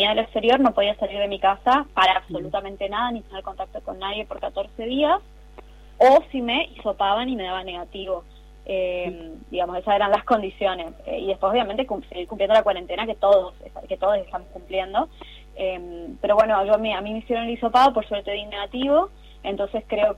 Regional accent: Argentina; como ciudadanos argentinos

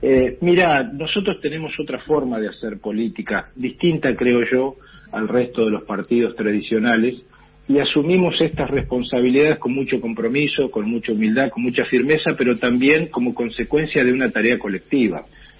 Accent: El Huecú, Neuquén, Argentina; also born or lived in El Maitén; Y después me crié en Neuquén y me crié en un pueblito de la cordillera que se llama el Huecú, pueblito muy hermoso que está a 15 kilómetros de la frontera con Chile en plena cordillera de los Andes

